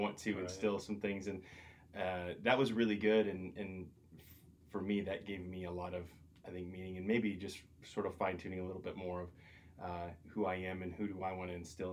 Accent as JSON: {"language": "English", "region": "Ohio", "country": "United States", "said": "So I'm originally from Ohio."}